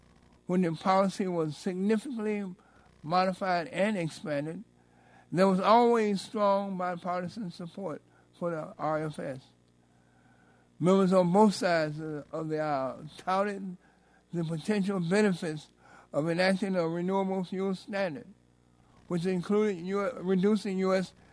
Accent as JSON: {"language": "English", "region": "Illinois", "country": "United States", "said": "for stakeholders from my home state of Illinois"}